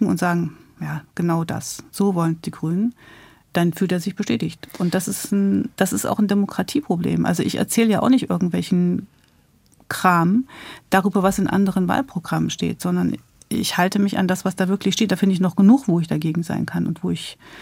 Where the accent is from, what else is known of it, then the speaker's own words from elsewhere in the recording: Gotha, Thuringia, Germany; also born or lived in Friedrichroda; Wir kommen beide aus Gotha. Ich bin da nur geboren in Friedrichrode.